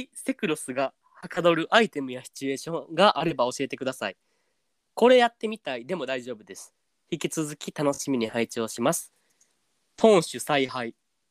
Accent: Osaka, Japan; 僕も地元が大阪なので2人の会話がとても聞きやすく楽しませていただきました。

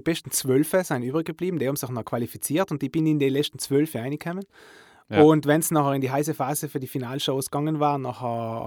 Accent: Bolzano, Trentino-Alto Adige, Italy; Und ich bin aus Bozen und ich bin Sänger, ich bin Musiker, ich bin Songwriter.

